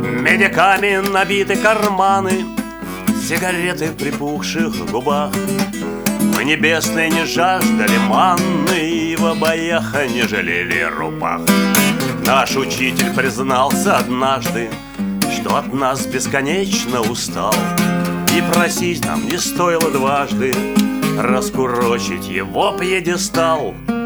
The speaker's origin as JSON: {"language": "Russian", "region": "Saint Petersburg", "country": "Russia", "tie": "born there", "said": "я родился на Васильевском"}